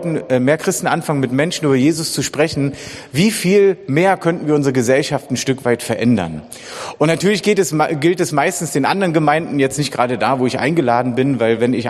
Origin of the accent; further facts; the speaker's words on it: Berlin, Germany; ich bin ein echter Berliner, echter Ur-Berliner sogar und sogar Ost-Berliner.